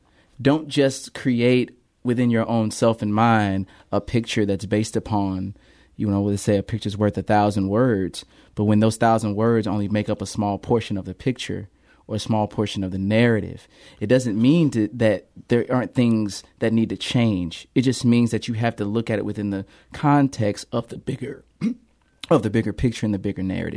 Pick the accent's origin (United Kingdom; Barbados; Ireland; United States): United States; Belleville, Illinois; now in Ferguson, United States; I'm from Belleville, but I chose to live in Ferguson.